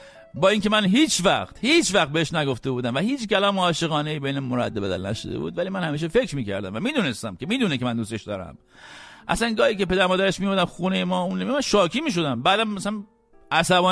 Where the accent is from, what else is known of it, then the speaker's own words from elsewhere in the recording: Iran; moved away; وقتی از ایران اومدم بیرون در اولین فرصت رفتم